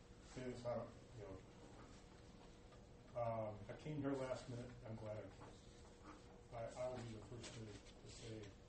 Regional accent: Chicago, Illinois, United States; also born or lived in Detroit; now in San Jose, United States; I live in San Jose now, but I'm from Chicago and Detroit.

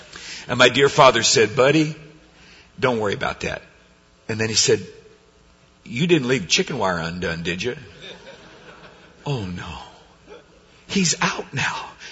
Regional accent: Downey, California, United States; Growing up in Southern California, living in Downey, my dad wanted us to understand that chickens did not just grow in cellophane

